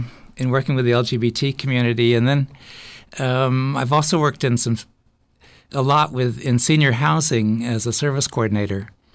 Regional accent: Napa, California, United States; Well, I'm from Napa. Unfortunately, when I was born, Napa was not quite the chic place it is today. It was a very conservative, blue-collar community. Although I didn't really know that I was gay, I knew I was different

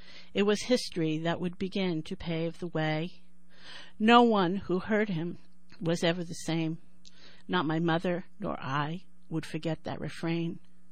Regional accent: New York, United States; now in California, United States; You can't tell by my accent. I am from New York, and I'm a transplant here in California. And so we lived in New York

